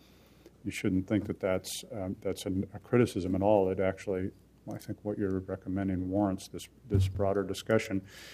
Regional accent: Portland, Oregon, United States; I was born and raised in Portland, and sometimes I thought when I first got elected to council I was doing what the Portland way was

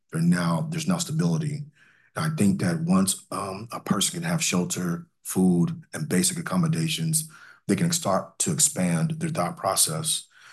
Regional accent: Portland, Oregon, United States; I'm from Portland, but my mind had already shifted to something different.

